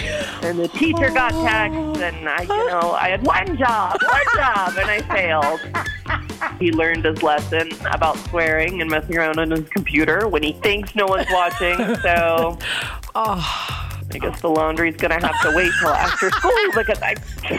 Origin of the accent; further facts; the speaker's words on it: Madison, Wisconsin, United States; I'm from Madison.